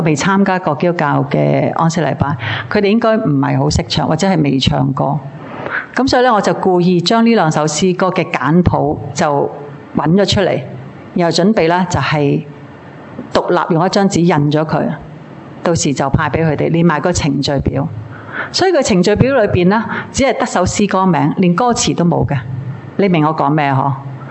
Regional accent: Hong Kong; 我们香港人经常都要快

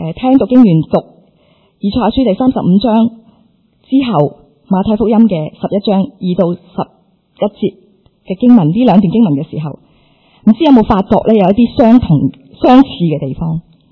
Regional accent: China; 因为可能我哋中国人传统咧都系好比较含蓄啲嘅

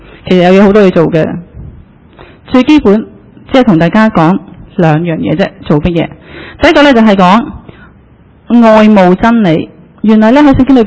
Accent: China; 我們中國人有句，我想想先，霎時忘記了先

